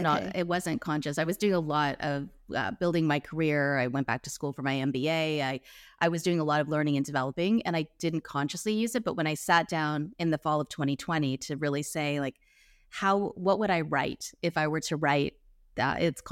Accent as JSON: {"language": "English", "region": "Nova Scotia", "country": "Canada", "tie": "born or raised there", "said": "I was working in Toronto for a long time. I grew up in Nova Scotia, so Eastern Canada, from a small town."}